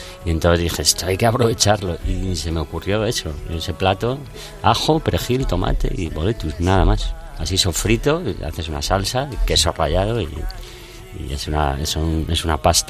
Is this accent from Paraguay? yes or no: no; Spain; que es una cosa que nos define mucho como españoles, macho.